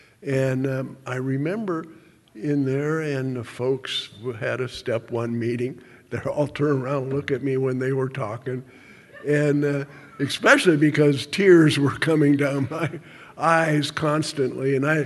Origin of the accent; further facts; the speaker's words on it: Hawaii, United States; Now, I'm a mouse from Hawaii, and I'm sitting very quietly